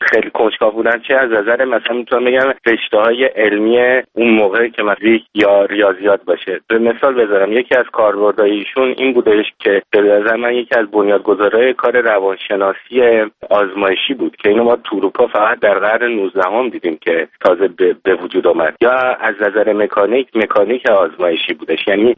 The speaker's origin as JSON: {"language": "Persian", "country": "Iran", "said": "ما که ایرانی هستیم"}